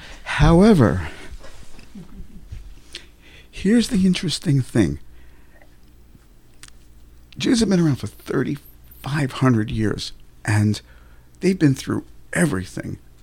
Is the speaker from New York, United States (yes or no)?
yes; New York City, New York, United States; And growing up in New York City, I didn't feel threatened by the story because the world looked very Jewish to me